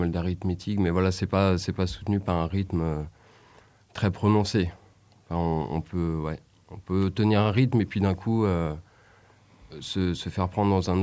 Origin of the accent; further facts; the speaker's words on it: Brittany, France; Moi, je viens beaucoup plus loin. Moi, je suis de Bretagne, autour de Rennes.